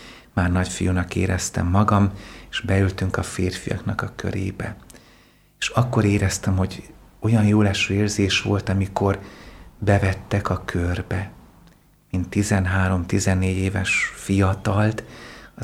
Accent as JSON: {"language": "Hungarian", "town": "Oradea", "region": "Bihor", "country": "Romania", "tie": "born or raised there", "also_born_or_lived": "Sălacea", "said": "4 éves koromig az Érmelléken, Érszalacson nevelkedtem. Majd szüleim beköltöztek Nagyváradra"}